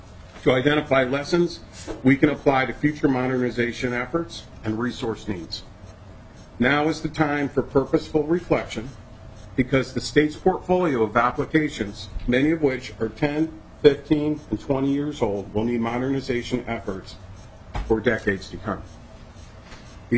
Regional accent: Massachusetts, United States; I was raised in Massachusetts in a family of tradespeople and small business owners.

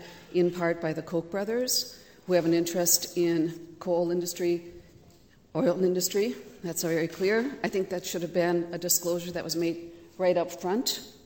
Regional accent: St. Cloud, Minnesota, United States; I'm from St. Cloud.

